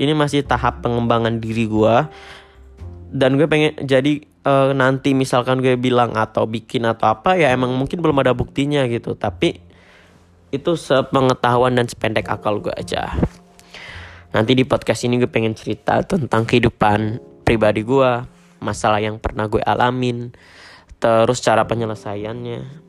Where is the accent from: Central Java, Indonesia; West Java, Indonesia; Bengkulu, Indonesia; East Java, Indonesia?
Central Java, Indonesia; Kebumen; now in Jakarta, Indonesia; Asal gue dari Kebumen, ya Jawa Tengah, jadi gue anak rantau yang mencari ilmu di ibu kota.